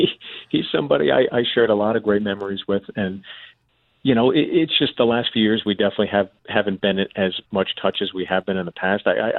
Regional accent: Pittsburgh, Pennsylvania, United States; also born or lived in Freehold, New Jersey; Yeah, I grew up, I was born in Freehold, New Jersey, and I grew up, like, you know, just before junior high school, all through high school, and in my college years, I would, you know, my summers, I go back to Pittsburgh.

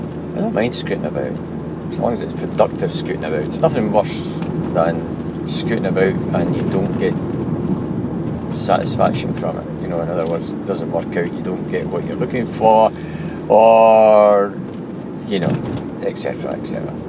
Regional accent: Bathgate, Scotland, United Kingdom; And looking down on the town of my hometown, Bathgate.

